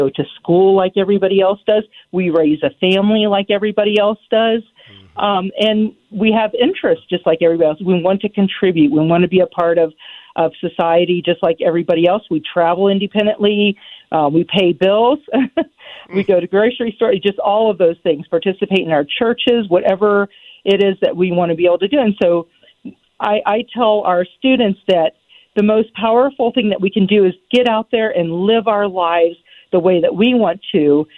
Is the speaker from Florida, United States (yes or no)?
yes; Florida, United States; I grew up in Florida